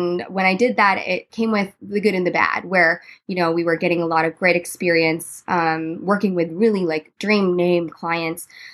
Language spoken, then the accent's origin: English; Philippines; And I'm actually, I'm Filipino American. And in our food, we have, medicine is built into our cuisine.